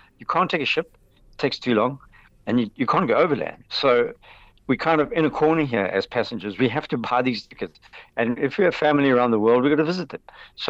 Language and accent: English; South Africa; first language Zulu; English is a second language; As I learned to speak, Zulu is my first language. I learned to speak in the 60s on a farm.